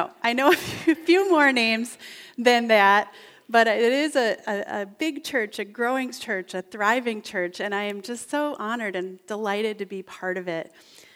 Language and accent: English; Albion, New York, United States; I was born and raised in Albion. I still live there with my husband Tom